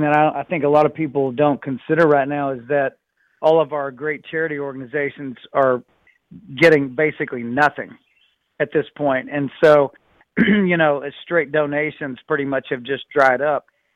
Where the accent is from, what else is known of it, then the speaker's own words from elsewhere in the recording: Amarillo, Texas, United States; And then there's my hometown is Amarillo, Texas. So I've always been kind of a spicy guy.